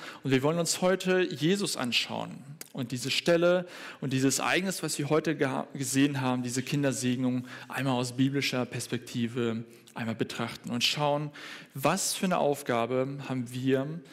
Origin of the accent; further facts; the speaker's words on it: United States; German is a second language; Genau, richtig geraten, aus den USA komme ich.